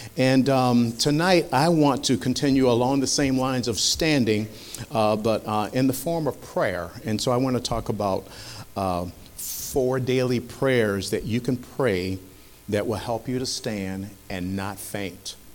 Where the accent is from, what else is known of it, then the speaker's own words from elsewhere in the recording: Rochester, New York, United States; We're from Rochester, New York, originally. And we were both basically born in the church